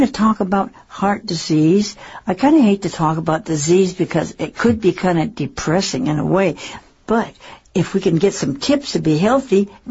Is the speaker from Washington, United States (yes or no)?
yes; Seattle, Washington, United States; And I grew up in Seattle.